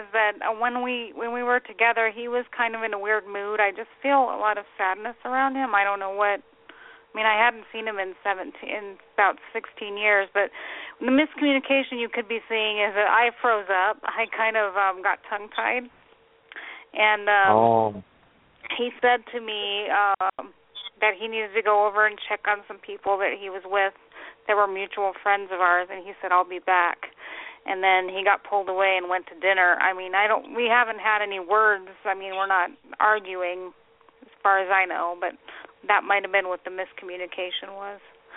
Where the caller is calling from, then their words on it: Colorado, United States; I'm from Colorado.